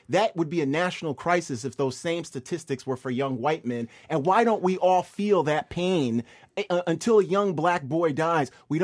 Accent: New York City, New York, United States; I grew up in New York City where Michael Griffith's Howard Beach was killed in 1986

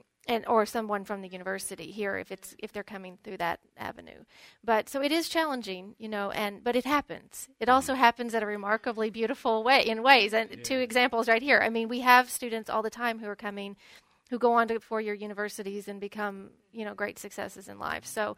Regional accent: California, United States; I came from California. That's where my background in education is.

